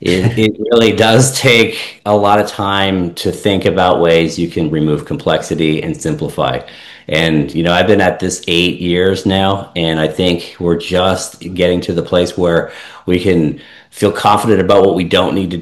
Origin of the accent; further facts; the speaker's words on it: Canada; moved away as an adult; now in California, United States; I grew up in Canada. So I ended up in California when I started my first agency